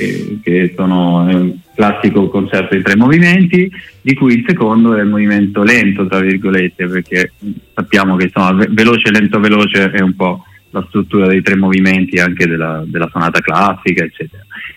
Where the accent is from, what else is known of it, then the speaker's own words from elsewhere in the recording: Lombardy, Italy; in patria, tra virgolette, che è dove sono cresciuto, nel Varesotto